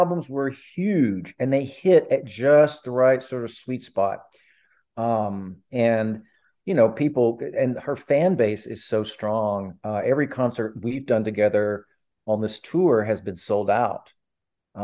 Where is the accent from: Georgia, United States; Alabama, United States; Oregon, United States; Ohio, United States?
Alabama, United States; Birmingham; Even my hometown symphony, which is the Alabama Symphony in Birmingham, which is where I grew up.